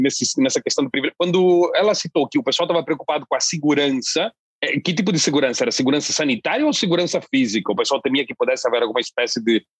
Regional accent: Londrina, Paraná, Brazil; Num bairro distante, nos cafundós da minha terra, Londrina

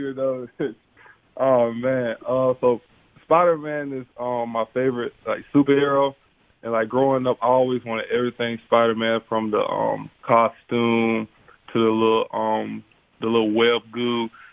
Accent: Calhoun Falls, South Carolina, United States; So whenever someone asks me where I'm from, you know, 99% of the time, no one really knows. So, you know, I have to really, you know, do a good job of explaining that. But, you know, like I said, small town, one red light

